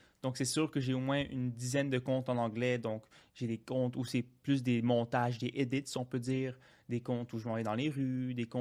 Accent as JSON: {"language": "French", "region": "Quebec", "country": "Canada", "tie": "born or raised there", "also_born_or_lived": "South America", "said": "J'ai grandi, la majorité de ma vie, j'ai grandi ici au Québec, mais une autre partie, c'était en Amérique du Sud."}